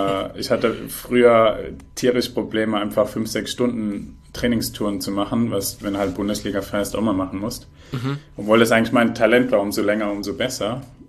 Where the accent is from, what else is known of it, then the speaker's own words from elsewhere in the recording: Baden-Württemberg, Germany; Aus der Nähe von Heidelberg.